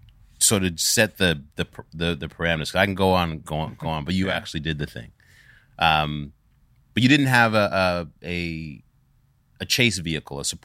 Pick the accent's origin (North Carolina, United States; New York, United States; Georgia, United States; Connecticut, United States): New York, United States; Staten Island; Yeah, I grew up in Staten Island.